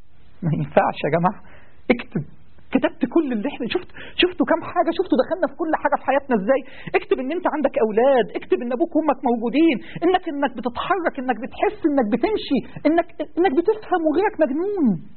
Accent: Egypt; عندنا في مصر يعني ايه العين عليها حارس؟

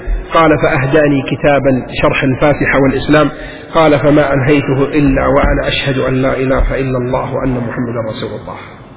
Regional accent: Taif, Makkah Province, Saudi Arabia; امرأة قبل أيام عندنا في الطائف

